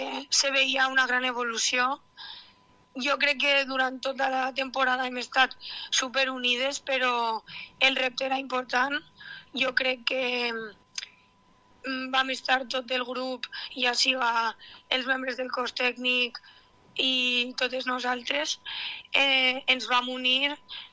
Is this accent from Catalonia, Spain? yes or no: no; Vila-real, Valencian Community, Spain; per a la gent que som de Villarreal i que som del Villarreal